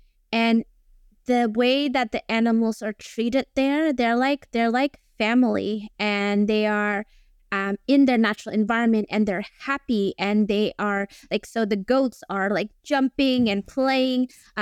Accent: Indonesia; English is a second language; now in Australia; So I come from Indonesia, where I'm used to kind of seeing the whole entire animal in traditional wet markets

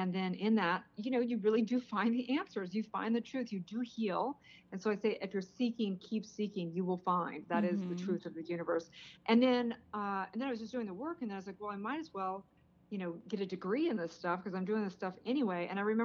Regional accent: Santa Barbara, California, United States; So I'm originally from Santa Barbara. Sounds glamorous, but I actually grew up in kind of almost a pseudo hippie commune in the hills.

